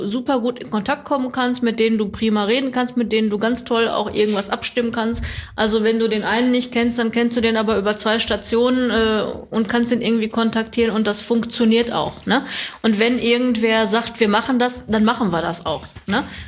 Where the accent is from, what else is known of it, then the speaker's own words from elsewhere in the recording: Recklinghausen, North Rhine-Westphalia, Germany; als Nicht-Bottropperin dazwischen grätschen. Ich bin ja aus Recklinghausen, wie gesagt, ne? Und ich wohne auch immer noch